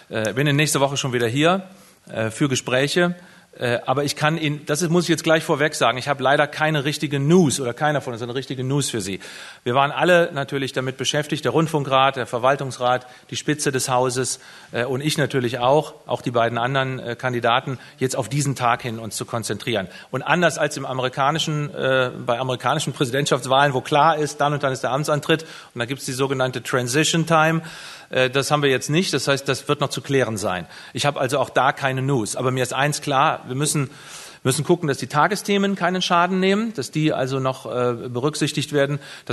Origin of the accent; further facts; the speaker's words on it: North Rhine-Westphalia, Germany; Als ich so heranwuchs in Nordrhein-Westfalen, habe ich mich nicht als Nordrhein-Westfale gefühlt. Ich habe mich als Rheinländer gefühlt. Und ich fühle mich mittlerweile als Nordrhein-Westfale